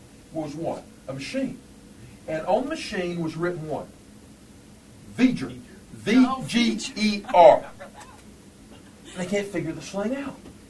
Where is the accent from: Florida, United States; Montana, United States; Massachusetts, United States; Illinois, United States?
Florida, United States; I grew up in Florida watching the Saturns go up and the shuttles go up.